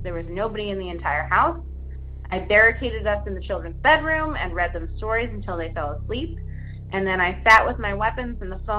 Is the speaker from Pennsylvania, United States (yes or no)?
yes; Philadelphia, Pennsylvania, United States; now in Brooklyn, United States; When I was growing up in the suburbs of Philadelphia, I was babysitting.